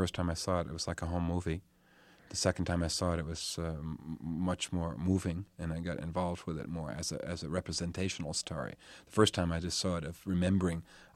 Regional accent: United States; I'm still an American.

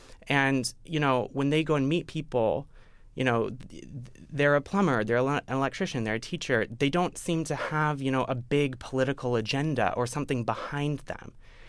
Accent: Canada; You know, I'm Canadian, and most of the people on the team were not Americans.

